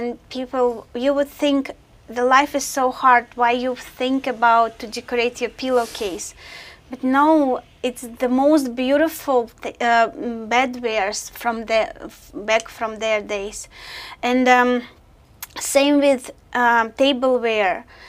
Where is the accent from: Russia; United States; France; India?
Russia; moved away; We came from Russia 14 years ago, and I'm really proud of our country and our culture and our people.